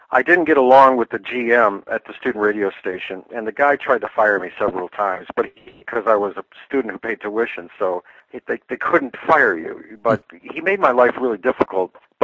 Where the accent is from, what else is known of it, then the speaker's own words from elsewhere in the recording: Detroit, Michigan, United States; Well, I grew up in Detroit, and I grew up in the 60s.